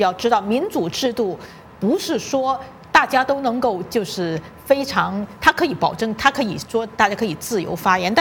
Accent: China; 就我是大跃进之前2年出生的，那么我小时候长大，我们知道有所谓3年困难，但是根本不知道大跃进饿死人。你想4000万人被饿死，我们那时候在中国竟然不知道。

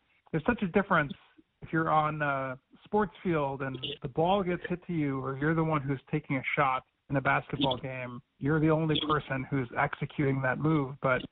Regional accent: Cleveland, Ohio, United States; my hometown Cleveland Cavaliers

